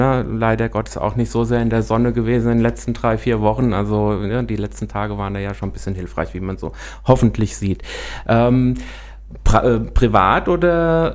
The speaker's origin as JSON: {"language": "German", "town": "Büdingen", "region": "Hesse", "country": "Germany", "said": "ich komme aus Büdingen, ist jetzt auch nicht der Nabel der Welt"}